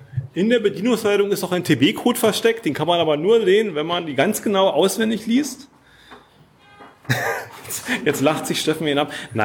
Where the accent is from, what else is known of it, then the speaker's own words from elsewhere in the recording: Cottbus, Brandenburg, Germany; moved away; Ich komme ja aus Cottbus, bin dann vor 7 Jahren weggezogen, bin immer noch gerne